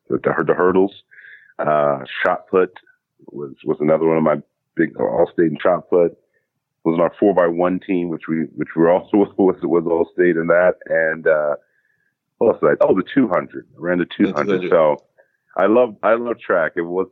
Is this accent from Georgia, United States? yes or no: no; Kent, Washington, United States; also born or lived in Hawaii / Germany; So I'm from Kent, Washington, outside Seattle, Washington.